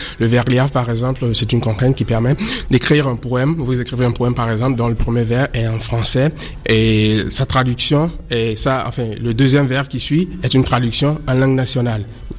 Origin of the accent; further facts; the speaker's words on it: Benin; Je suis béninois.